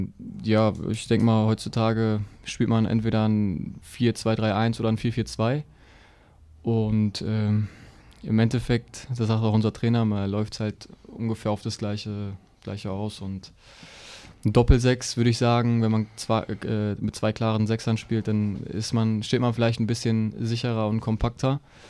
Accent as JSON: {"language": "German", "town": "Münster", "country": "Germany", "tie": "born or raised there", "said": "Ja, ich bin ja aufgewachsen in Münster und bin dann erst ab der B-Jugend dann zu damals LR Aalen gegangen, habe da 2 Jahre dann gespielt, bin dann nach Wolfsburg gegangen und nach einem Jahr zurück nach Münster"}